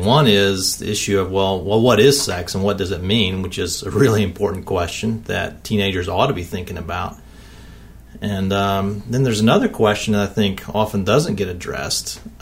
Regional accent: the South, United States; Now, I grew up in the South, as David likes to remind everybody. So I did plenty of gardening when I was a kid

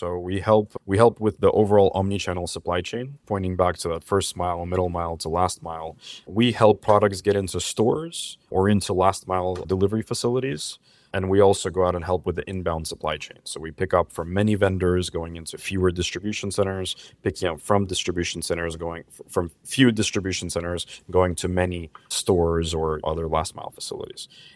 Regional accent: Los Angeles, California, United States; I'm calling in from LA right now. You asked earlier what I was calling in from. I'm born and raised here in Los Angeles. From birth all the way to going to college

